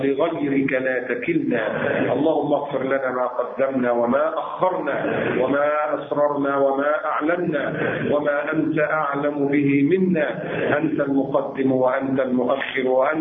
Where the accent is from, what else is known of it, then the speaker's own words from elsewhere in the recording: Egypt; احنا واخدين على الايه عندنا في مصر كنا شغالين باللحلوح